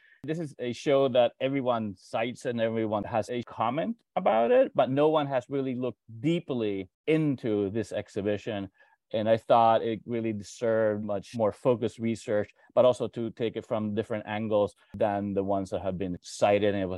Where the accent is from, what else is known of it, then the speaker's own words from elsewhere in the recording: Puerto Rico; growing up in Puerto Rico with Cuban parents. Growing up in the Caribbean, in Puerto Rico, the question of identity or belonging was always kind of there